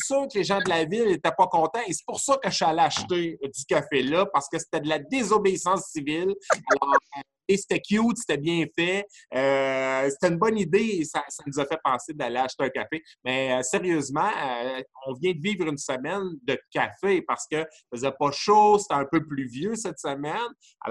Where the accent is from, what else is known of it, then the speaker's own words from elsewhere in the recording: Saint-Denis-de-Brompton, Quebec, Canada; Je suis originaire de Saint-Denis